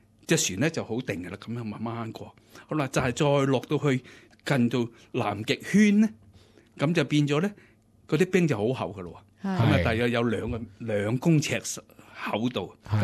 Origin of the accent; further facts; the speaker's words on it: Hong Kong; 我由細細個喺香港咧